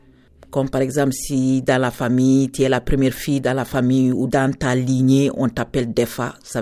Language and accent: French; Senegal; French is a second language; also born or lived in Mali; Je viens du Sénégal et une partie du Mali, parce que je suis née au Mali. Mon père était ambassadeur au Mali, mais je viens d'origine du Sénégal.